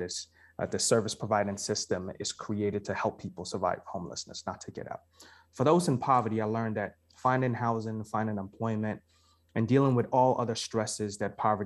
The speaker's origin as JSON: {"language": "English", "country": "Ghana", "said": "I'm also from Ghana, West Africa."}